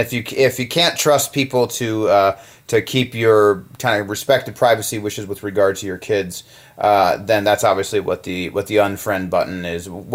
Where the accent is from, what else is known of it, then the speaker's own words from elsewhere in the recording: Indianapolis, Indiana, United States; So I'm from Indianapolis, which is just a beautiful, wonderful, fantastic Midwestern city.